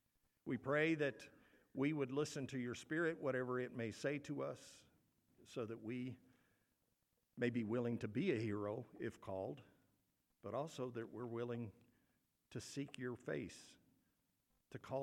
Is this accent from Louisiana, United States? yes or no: no; Kentucky, United States; I grew up in Kentucky, about 2 hours from Cincinnati.